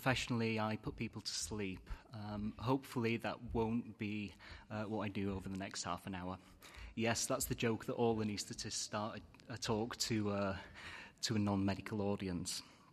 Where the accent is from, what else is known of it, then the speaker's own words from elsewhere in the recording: United Kingdom; As my accent and my self-deprecating humour is probably already betrayed, I'm originally British. After graduating from Anglican, I went to Manchester and studied medicine.